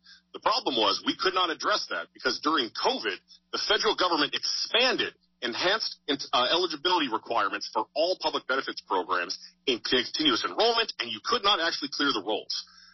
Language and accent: English; Anchor Point, Alaska, United States; I grew up in Anchor Point, fished on the Anchor River.